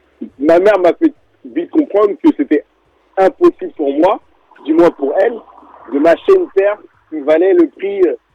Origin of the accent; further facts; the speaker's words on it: Cotonou, Littoral, Benin; born there; also born or lived in France; Moi, je suis né au Bénin en 1982, à Cotonou.